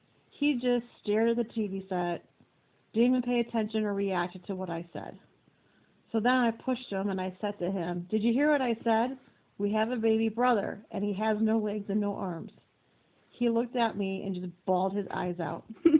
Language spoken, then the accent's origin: English; Round Lake, Illinois, United States; I grew up in Round Lake, Illinois. It was a pretty much small blue-collar neighborhood where everybody got along with everyone.